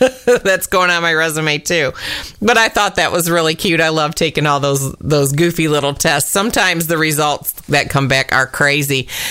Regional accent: Michigan, United States; now in South, United States; although I'm from Michigan and I've been called a Yankabilly for many years because I live in the South now

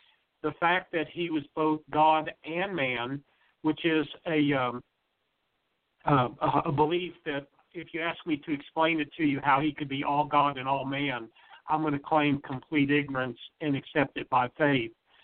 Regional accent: Missouri, United States; I was born and raised in Missouri, and, of course, our motto is show me.

